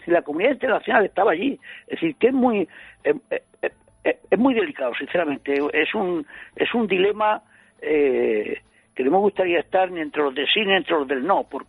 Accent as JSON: {"language": "Spanish", "country": "Colombia", "said": "esto es una cosa que a uno, siendo colombiano, se tiene que partir el corazón"}